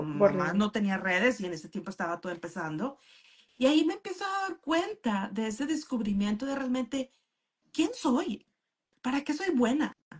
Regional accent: Mexico; Y perdón por la expresión, pero en mexicano, porque soy mexicana, yo soy la chingona.

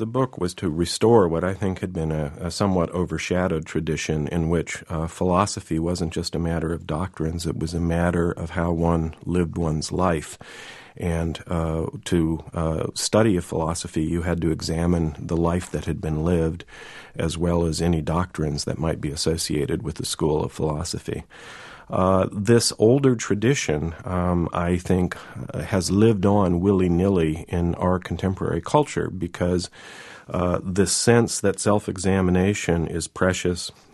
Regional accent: Midwest, United States; I was raised in the Midwest as a Lutheran

